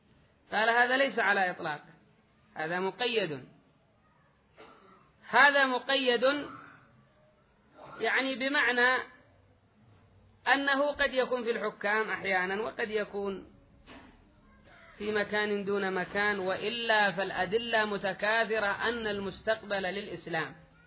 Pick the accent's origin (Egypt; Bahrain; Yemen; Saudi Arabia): Yemen; أعرف اليمن وما فيش علم البتة، وأنا كنت صغير ما في علم.